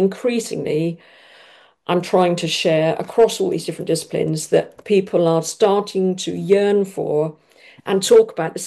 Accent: South West England, United Kingdom; on my mother's side of the family, I have 1,000 years direct lineage in Cornwall. So I come from Cornwall.

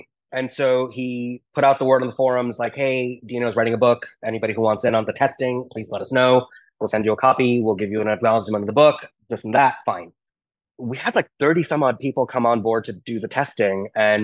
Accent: South India, India; So as a kid, I'm from South India. So our main meal is rice, and then everything else is a side dish.

